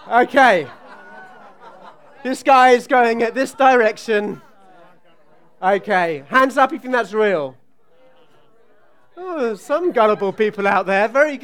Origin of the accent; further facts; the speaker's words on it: England, United Kingdom; you can tell my accent that I'm from Australia, as most people think, but I'm not. I'm actually from England, but it confuses people because I look Chinese as well.